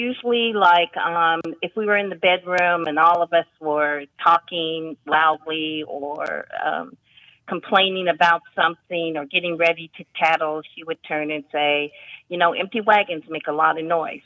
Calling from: Huntsville, Alabama, United States; I'm calling from Huntsville, Alabama.

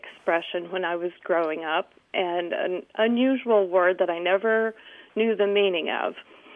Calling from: North Carolina, United States; I'm calling from Chowan County Library in North Carolina.

